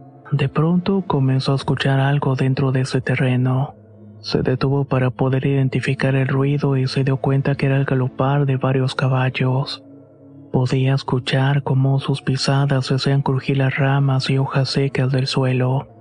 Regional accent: San Andrés Tuxtla, Veracruz, Mexico; Soy originario de San Andrés Tuxtla en Veracruz. Este lugar se encuentra a unos cuantos minutos de Catemaco, la famosa tierra de los brujos

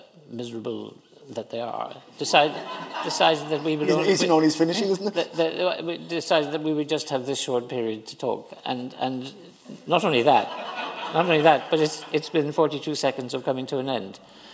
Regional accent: Tralee, Munster, Ireland; I became an engineer, but I grew up in Tralee, down the road.

